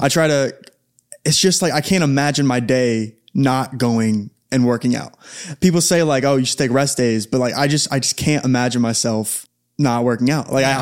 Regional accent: Cincinnati, Ohio, United States; I'm from Cincinnati.

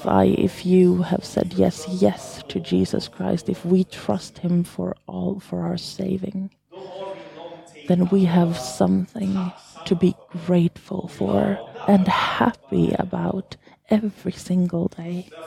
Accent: Sweden; moved away as an adult; now in Finland; I'm from Sweden. I moved to Finland for about 2 years, actually 2 years ago, close on the day. Two years and 10 days ago.

